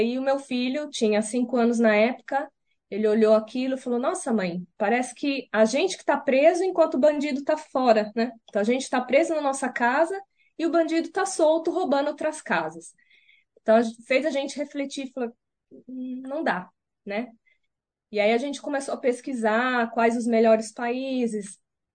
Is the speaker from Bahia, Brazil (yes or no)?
no; São Paulo, Brazil; now in New Zealand; mas será que a gente, como paulista, vai aguentar aquele frio, né?